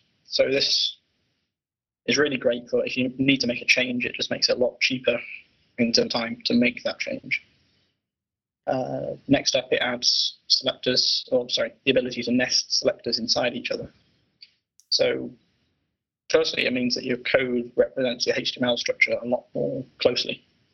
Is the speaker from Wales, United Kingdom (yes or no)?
yes; Wales, United Kingdom; born there; I was born in Wales in 1989.